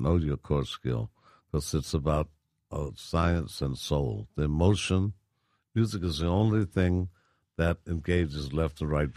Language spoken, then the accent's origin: English; Chicago, Illinois, United States; because I'm from Chicago, and I had a switchblade through my hand at 7 years old nailed to a fence, so I know Chicago.